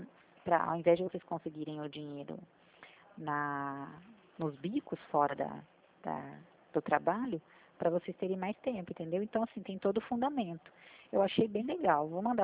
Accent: Presidente Prudente, São Paulo, Brazil; sou de Presidente Prudente.

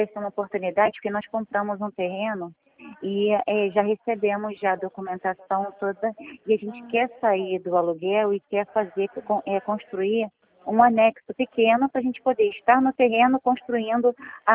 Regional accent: Saquarema, Rio de Janeiro, Brazil; A gente é daqui de Saquarema.

